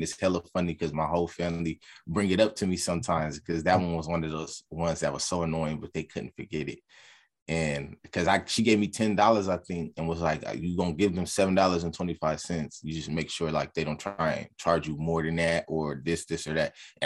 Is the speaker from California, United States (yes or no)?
yes; California, United States; I'm from the Bay Area.